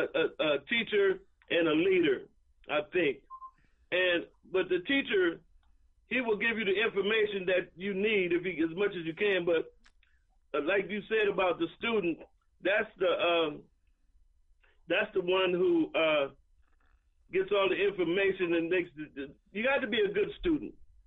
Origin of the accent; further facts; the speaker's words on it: Omaha, Nebraska, United States; And hey, when I went to college, man, I'm from Omaha, Nebraska.